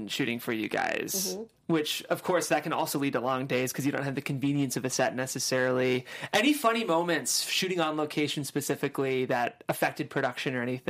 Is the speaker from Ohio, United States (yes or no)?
yes; Cleveland, Ohio, United States; now in Los Angeles, United States; I'm from Cleveland.